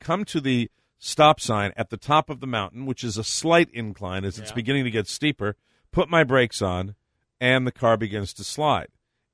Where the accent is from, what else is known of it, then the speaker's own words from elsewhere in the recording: New England, United States; I'm from New England. I've been there. You've been in snowy climates your whole life.